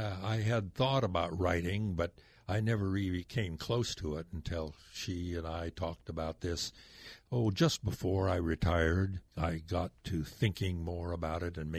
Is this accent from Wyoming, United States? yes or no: no; Nebraska, United States; I grew up here in Nebraska, and I went to medical school in Nebraska, and I did my residency in a brand new field at the Mayo Clinic.